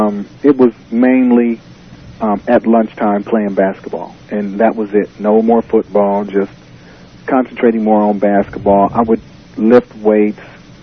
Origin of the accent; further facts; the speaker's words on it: Peoria, Illinois, United States; now in Hendersonville, United States; I am originally from Peoria, Illinois.